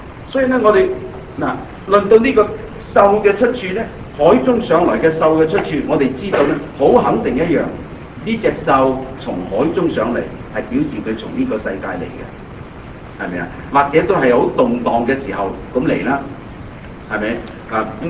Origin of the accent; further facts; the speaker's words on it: Guangdong, China; 我哋廣東人話佢信你先至奇